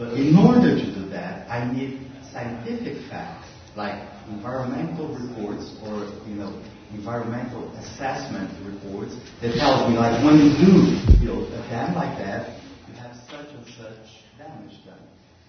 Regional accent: Brazil; I'm a journalist from Brazil.

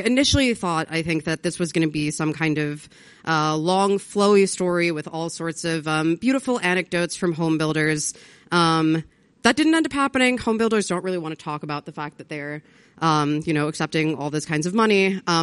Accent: Maryland, United States; Washington Gas, which operates in my home state of Maryland.

